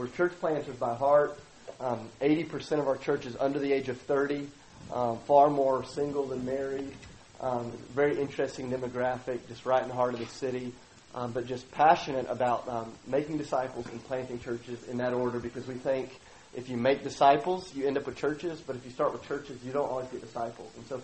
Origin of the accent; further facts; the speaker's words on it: Nashville, Tennessee, United States; So honored to get to be with you. I am from Nashville, Tennessee